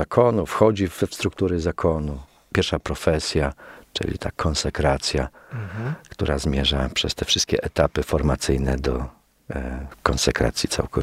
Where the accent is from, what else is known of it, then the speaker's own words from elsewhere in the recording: Białystok, Podlaskie Voivodeship, Poland; Ja pochodzę z diecezji białostockiej, właściwie samego Białegostoku.